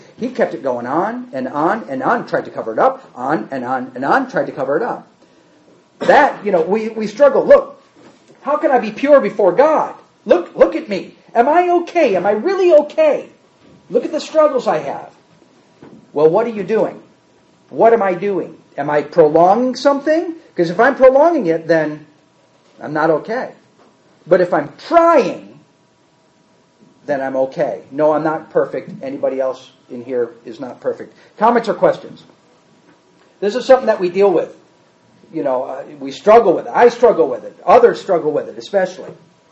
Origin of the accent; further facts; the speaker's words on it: New York, United States; Because when he hears I'm from New York, you know what he thinks.